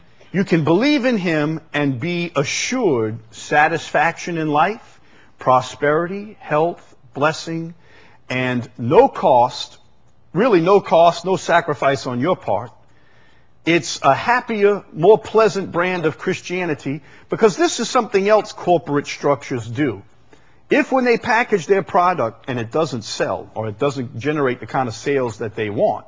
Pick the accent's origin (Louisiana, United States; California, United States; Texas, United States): Louisiana, United States; Chalmette; With I grew up in Chalmette. I mean, so I didn't even know what a computer was.